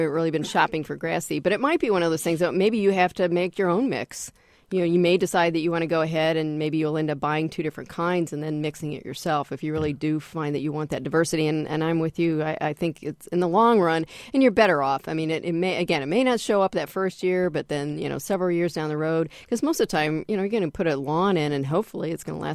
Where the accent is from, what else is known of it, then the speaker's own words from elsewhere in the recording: Midwest, United States; I say dahlia, but I'm from the Midwest, so you know, what do I know?